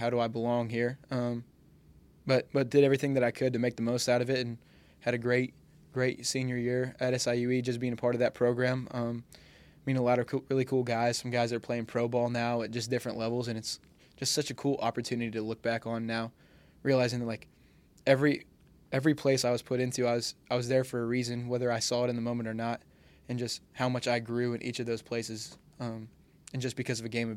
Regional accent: Springfield, Illinois, United States; I grew up in the Springfield area, west side of Springfield, but went to New Berlin for school.

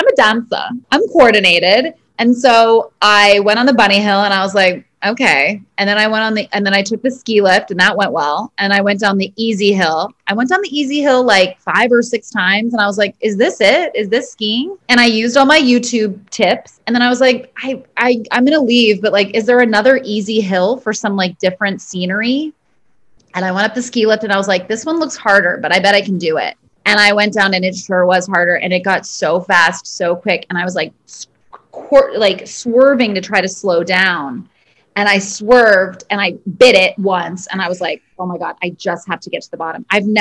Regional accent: Brooklyn, New York, United States; I am a Brooklyn girl.

